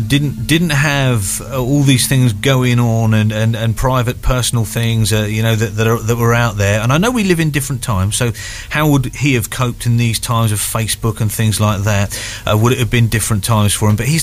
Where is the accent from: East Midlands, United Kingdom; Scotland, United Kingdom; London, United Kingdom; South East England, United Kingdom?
South East England, United Kingdom; Isle of Wight; look, we're from the Isle of Wight, we've got lots to offer, we've got fantastic things about the Isle of Wight